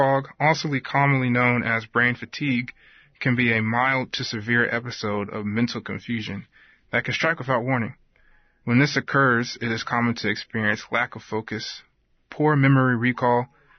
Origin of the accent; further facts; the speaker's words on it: New Mexico, United States; born there; also born or lived in North Dakota / Alabama / Mississippi / Georgia; now in Alaska, United States; I grew up a military brat, so I'm not really sure where I'm from, but I was born in New Mexico, and I've spent time in North Dakota, Alabama, Mississippi, and Georgia.